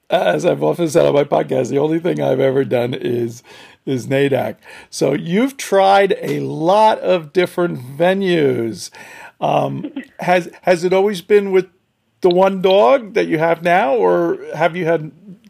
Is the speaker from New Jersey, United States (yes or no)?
yes; New Jersey, United States; I'm up from North Jersey, and then there's people from further away, Maryland, Delaware.